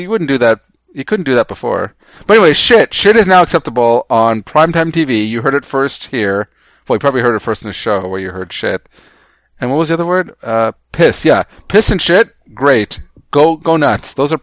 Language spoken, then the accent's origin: English; Canada; Did we ever mention we're Canadian?